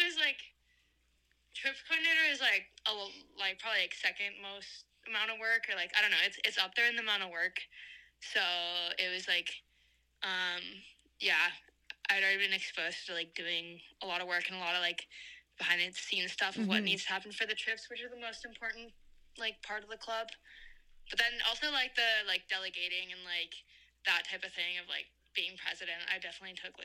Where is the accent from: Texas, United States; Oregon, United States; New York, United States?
Oregon, United States; Eugene; I'm from Eugene, Oregon. I'm in my fourth year.